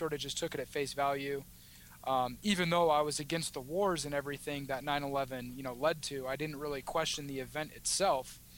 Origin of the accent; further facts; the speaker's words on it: Omaha, Nebraska, United States; I'm from Omaha, Nebraska, and I went to school in Nebraska.